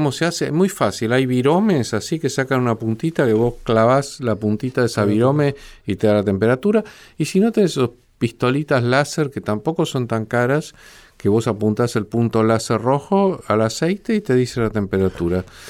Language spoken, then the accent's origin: Spanish; Argentina; nos preguntamos como argentinos